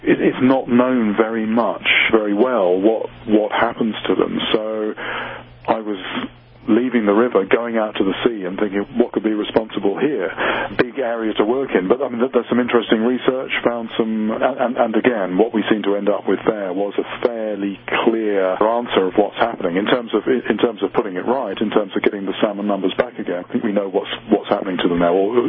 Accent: England, United Kingdom; I grew up in England, but in my case, I took myself off to India in 1982

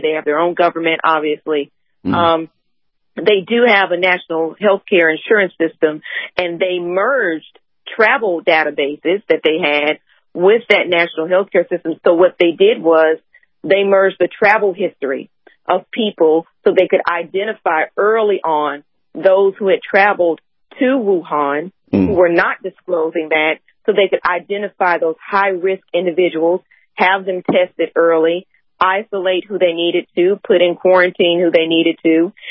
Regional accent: United States; now in Taiwan; I love being American. I'm happy being an American. I am so glad, however, that I am sitting in Taiwan right now.

